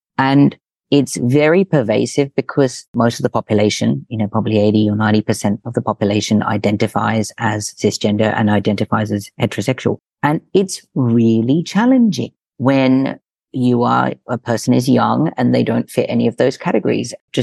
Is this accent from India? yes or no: yes; India; also born or lived in United Kingdom; now in Australia; And then I came to Australia and I still hadn't really made peace with being an Indian person.